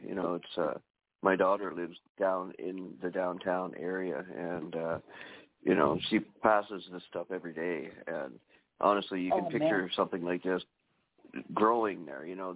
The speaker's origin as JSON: {"language": "English", "town": "Vancouver", "region": "British Columbia", "country": "Canada", "said": "I'm from Vancouver, Canada"}